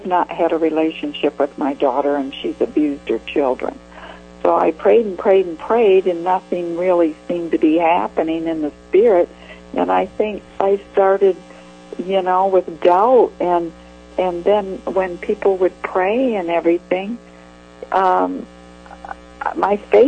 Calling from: Michigan, United States; Well, I'm calling from Michigan

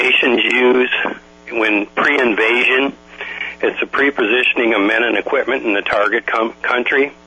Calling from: Ohio, United States

